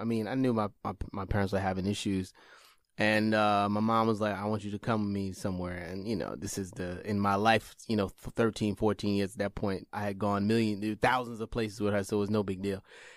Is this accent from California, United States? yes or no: no; Brooklyn, New York, United States; I grew up in Brownsville.